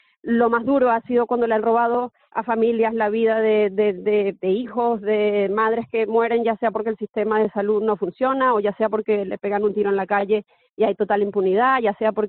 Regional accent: Venezuela; moved away as an adult; un lugar para, bueno, para estar más tranquila, porque realmente en Venezuela me sentía muy insegura.

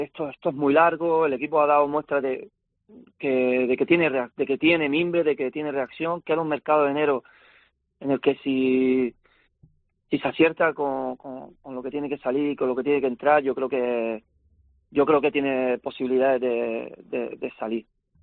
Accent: Canary Islands, Spain; Porque somos canarios y todos los canarios pensamos que no nos ayudamos entre nosotros.

